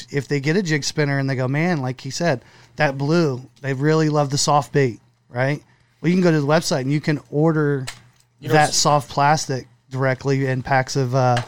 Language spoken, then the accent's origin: English; Ocean City, United States; So I grew up in Ocean City, fished the back bays.